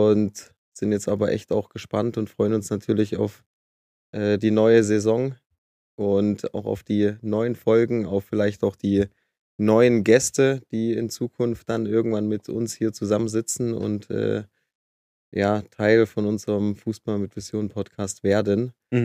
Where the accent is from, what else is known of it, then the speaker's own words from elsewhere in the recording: Saxony, Germany; born there; Aus dem Osten, genau. Geboren im Erzgebirge, im tiefsten Erzgebirge.